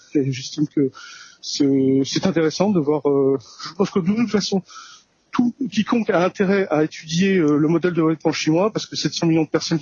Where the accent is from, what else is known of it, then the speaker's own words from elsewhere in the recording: France; et personnellement, je suis français